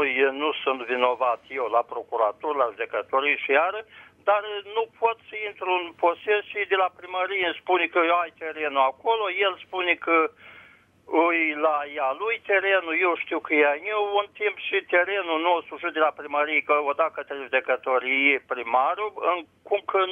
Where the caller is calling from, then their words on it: Vaslui, Vaslui County, Romania; sunt de la Vaslui.